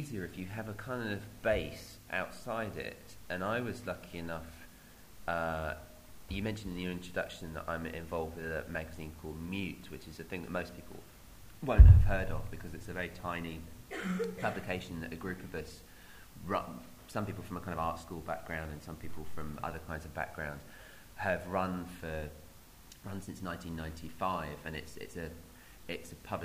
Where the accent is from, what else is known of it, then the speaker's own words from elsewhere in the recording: East of England, United Kingdom; I grew up in Essex in the 1980s